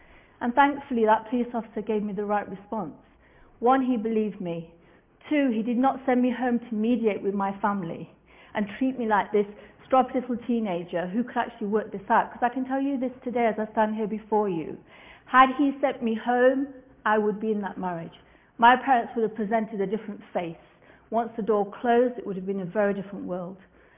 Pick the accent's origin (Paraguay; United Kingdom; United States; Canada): United Kingdom; England; growing up in England did not actually give me the same life as my peers.